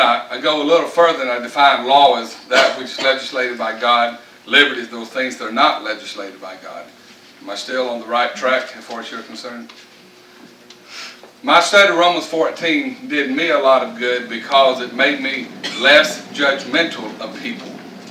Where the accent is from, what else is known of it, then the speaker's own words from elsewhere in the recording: Georgia, United States; I can remember when we were raised in Georgia, we could not go skating.